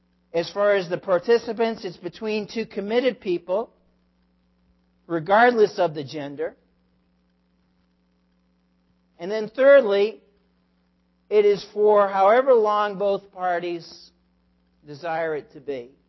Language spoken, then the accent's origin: English; Massachusetts, United States; I'm from Massachusetts, so that's why I said that.